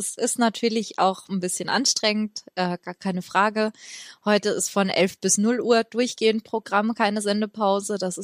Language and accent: German; Bavaria, Germany; Ich komme ja aus Bayern, auch wenn man es mir meistens nicht anhört.